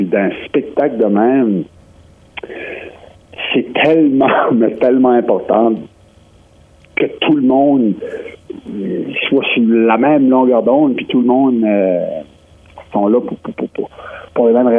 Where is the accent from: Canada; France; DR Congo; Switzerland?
Canada; Moncton, New Brunswick; Puis, tu sais, c'est ma ville natale. Moi, je viens de Moncton.